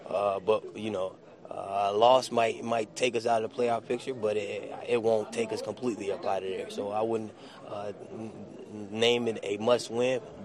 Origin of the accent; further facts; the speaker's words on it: Houston, Texas, United States; You know what? I'm from Houston, so I've never really, you know, I was an Oilers fan growing up.